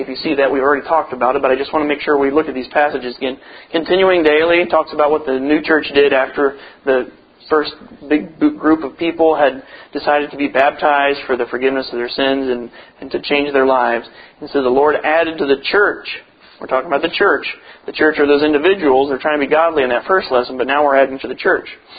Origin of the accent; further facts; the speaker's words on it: Vandalia, United States; growing up in Vandalia, we had an airport right beside us